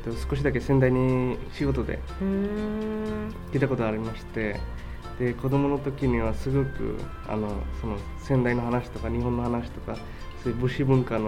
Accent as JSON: {"language": "Japanese", "country": "Bangladesh", "second_language": "Japanese", "moved": "yes", "lives_now": "Sendai, Japan", "said": "バングラデシュ出身です。現在昭恵学院大学の3年生で勉強してます。仙台に来て6年です。日本に来ても6年です。ずっと仙台にいます。"}